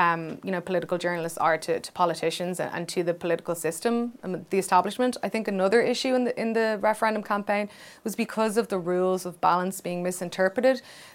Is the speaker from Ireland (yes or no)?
yes; Dublin, Leinster, Ireland; because I'm from Dublin